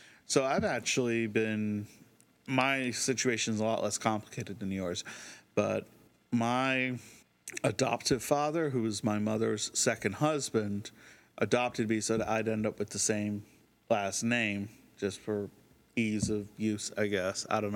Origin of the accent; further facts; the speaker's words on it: California, United States; moved away as an adult; Since I grew up in California with Dad's family around constantly, I've gotten a massive dose of Latin American culture for all my life.